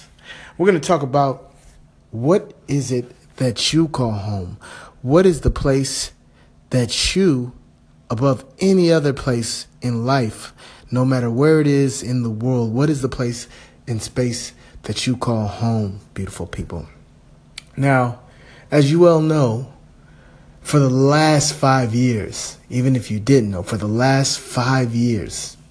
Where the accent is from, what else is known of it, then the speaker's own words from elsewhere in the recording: California, United States; moved away as an adult; now in South Korea; For me, it will be America, my home state, California. And now, for the last 5 years, I've lived in sensational South Korea, beautiful people.